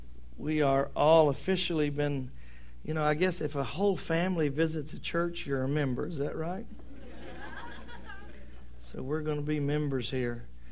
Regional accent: Louisiana, United States; growing up in Louisiana as a Cajun, you don't go sledding very much

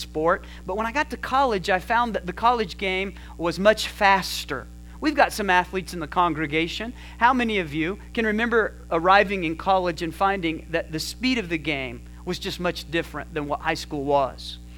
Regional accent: Flora Vista, New Mexico, United States; I was from Flora Vista, New Mexico. I had grown up in the country, but now I have come to the city.

